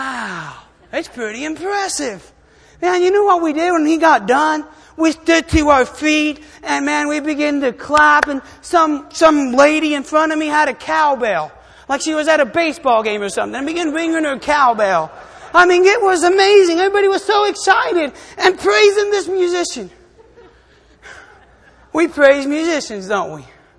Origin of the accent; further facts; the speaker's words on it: Argentina; now in United States; I'm from Argentina.